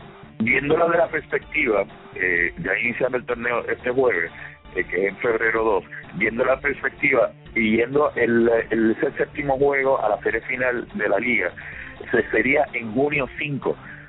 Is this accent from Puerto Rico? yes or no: yes; Puerto Rico; now in Barquisimeto, Venezuela; Soy el único puertorriqueño como entrenador.